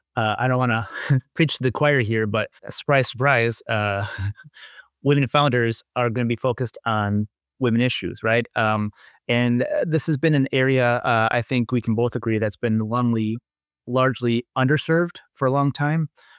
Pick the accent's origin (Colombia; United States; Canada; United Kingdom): Colombia; Women-owned, Colombian-owned. You know, I have to give it a little shout-out for my home country, of course.